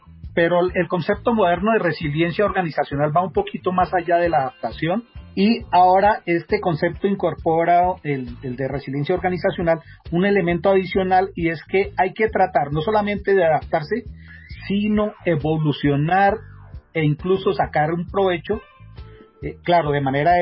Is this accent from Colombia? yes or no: yes; Colombia; yo soy el único colombiano que queda vivo en este concurso.